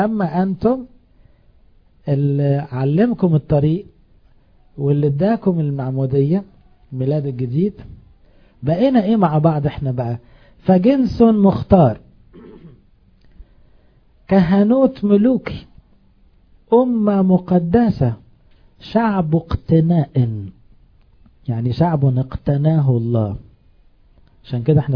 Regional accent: Egypt; احنا هنا مصريين نفهمها على طول يابا

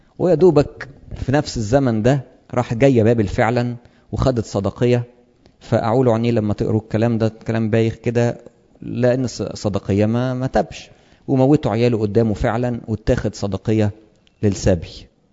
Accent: Egypt; وخدوه جابوه هنا عندنا في مصر

